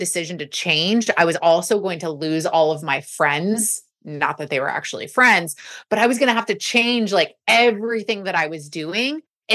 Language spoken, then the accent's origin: English; Texas, United States; But it was only because I'm from Texas and people were watching my journey and they're like, tell me how to do what you do.